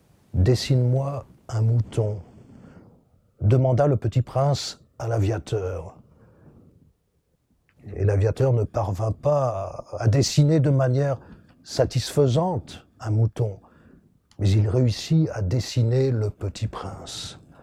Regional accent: France; En tant que Français, en tant qu'Européen, je connais l'exil.

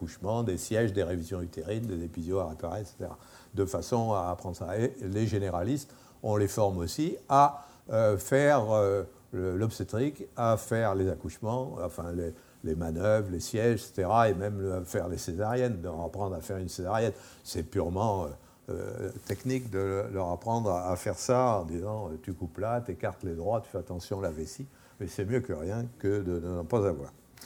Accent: France; appuyé sur notre ambassade, évidemment, puisqu'on est français

